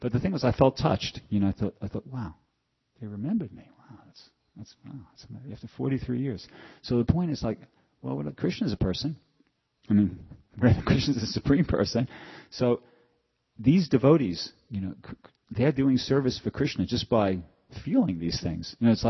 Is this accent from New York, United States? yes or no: yes; New York City, New York, United States; You know, I'm from New York City, and I grew up, and my situation was we had I lived in a housing project